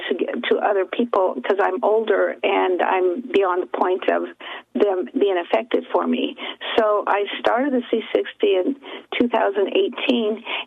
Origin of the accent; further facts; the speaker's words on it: Colorado, United States; now in Arizona, United States; Oh, actually Colorado, but I have a lot of friends from Texas, so